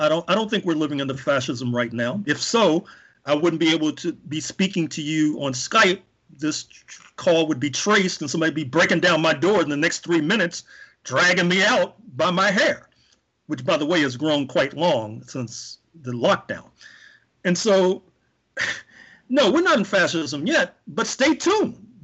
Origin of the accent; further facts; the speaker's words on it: St. Louis, Missouri, United States; they're right across the state from Missouri, where I grew up in St. Louis.